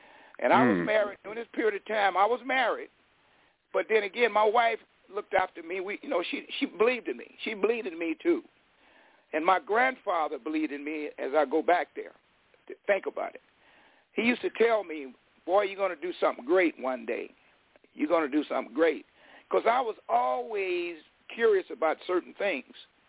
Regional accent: Fresno, California, United States; I grew up in West Fresno, a poverty area where everyone is categorized to fail.

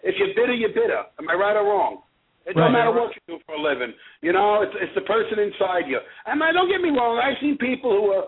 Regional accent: Bronx, New York, United States; This is based on true stories, events, me growing up in the Bronx.

